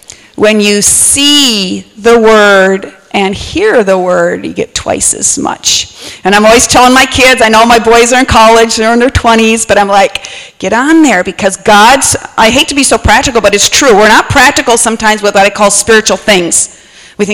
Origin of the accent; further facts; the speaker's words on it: Wisconsin, United States; now I'm originally from Wisconsin, so you're going to hear a different speech dialect, but I'm from Wisconsin, born and raised. I was a country girl that God called to the city. I'm from a town of 300 people, way up north by Canada